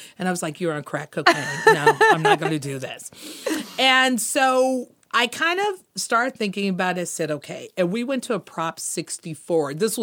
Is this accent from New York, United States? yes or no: no; Compton, California, United States; So my story is I was born and raised in Compton. Mm-hmm. I'm from a middle class family.